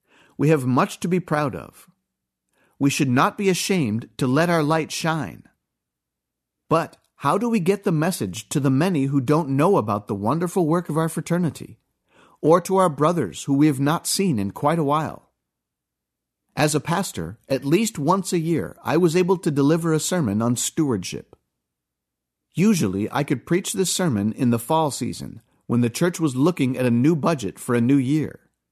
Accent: Charleston, South Carolina, United States; I'm from Charleston, South Carolina. In Charleston, we have a working lighthouse on Sullivan's Island.

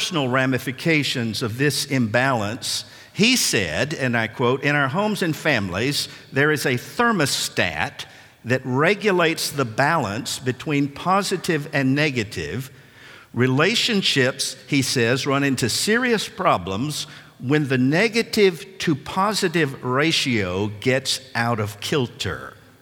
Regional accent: Nashville, Tennessee, United States; When I was a teenager growing up in Nashville, I took a job at age 14 as a paper boy.

